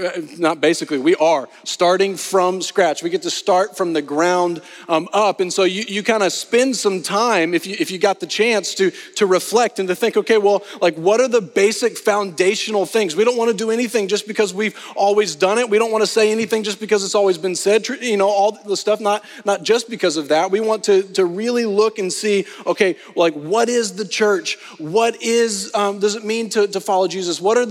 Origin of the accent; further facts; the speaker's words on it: Arkansas, United States; I am originally from Arkansas, and Arkansans hate the Texas Longhorns.